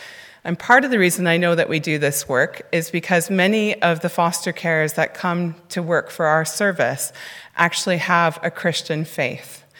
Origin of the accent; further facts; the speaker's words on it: Canada; as you can hear from my funny accent, I'm not actually from here. I'm originally from Canada